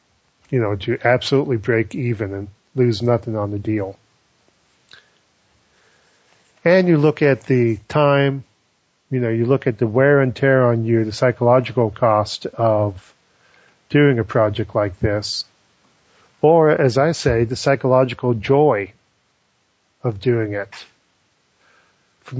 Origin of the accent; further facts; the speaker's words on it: Scotland, United Kingdom; I'm Scottish, I believe that you shouldn't do anything where you lose money.